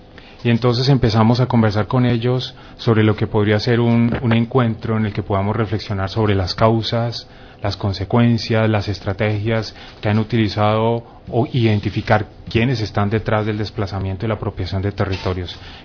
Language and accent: Spanish; Colombia; now in Valencia, Spain; Yo como colombiano, sí, llegué hace muy poquito, estoy conociendo lo que está sucediendo aquí